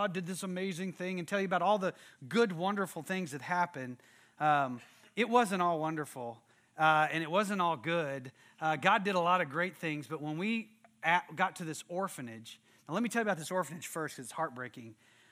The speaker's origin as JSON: {"language": "English", "region": "Texas", "country": "United States", "said": "\"We're from Texas.\" And I'm like, you know, we're from the United States, but from Texas."}